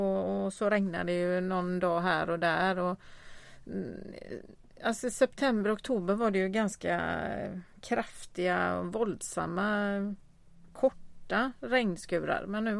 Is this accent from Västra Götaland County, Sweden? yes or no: yes; Gothenburg, Västra Götaland County, Sweden; Vi kommer från Göteborg. Vi är i övre medelåldern eller undre överåldern eller vad man säger.